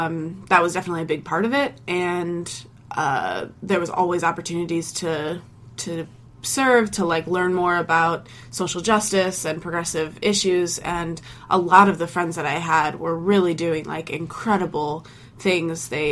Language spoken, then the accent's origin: English; Iowa, United States; And now that I've been living in the U.S. for a few years, which is the longest since I was growing up in Iowa